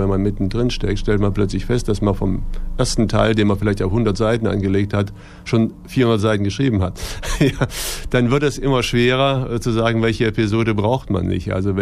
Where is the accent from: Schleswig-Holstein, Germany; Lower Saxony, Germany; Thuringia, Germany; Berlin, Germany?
Thuringia, Germany; weil ich hier groß geworden bin in Thüringen mit der Region, auch verbunden bin.